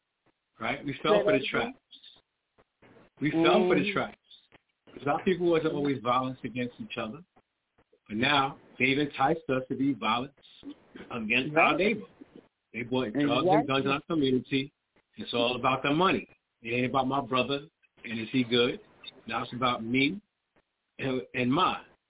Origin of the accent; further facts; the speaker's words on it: New York City, New York, United States; Me and Sister Abby grew up in Big Bad, New York City. And when I was growing up in New York City, you know what they told us?